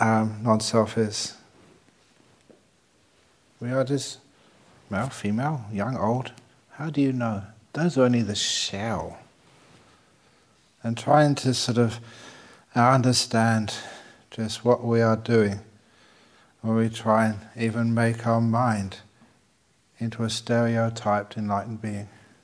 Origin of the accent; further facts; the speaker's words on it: United Kingdom; I'm a Brit too.